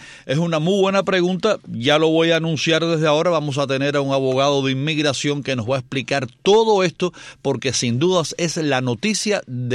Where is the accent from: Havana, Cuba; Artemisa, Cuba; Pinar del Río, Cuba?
Havana, Cuba; Guanabacoa; Mi tierra querida. Dicen que está acabada Guanabacoa.